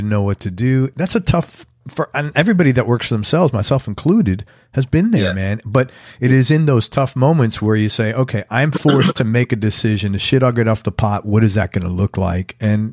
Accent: Bronx, New York, United States; I'm from the Bronx, so believe me, you're preaching to the choir, man.

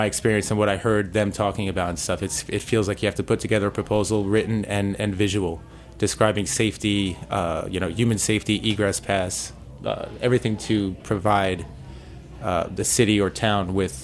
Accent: New York City, New York, United States; I'm from the Lower East Side, and a couple of my friends are messengers

